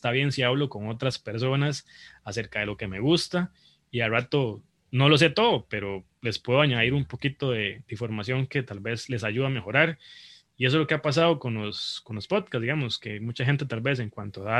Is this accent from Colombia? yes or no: no; Costa Rica; a veces uno como costarricense, como latino, como muchísimas cosas, es capaz